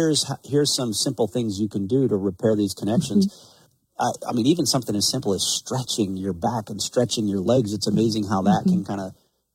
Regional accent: Montana, United States; if you were a kid growing up on the High Line of Montana, we were jumping off of hay bales, we were jumping off a roof, we're crazy, right?

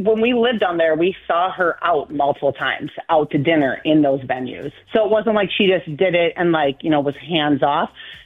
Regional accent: Wauwatosa, Wisconsin, United States; now in Beloit, United States; I moved for love. I'm from Wisconsin. My husband's from Nebraska.

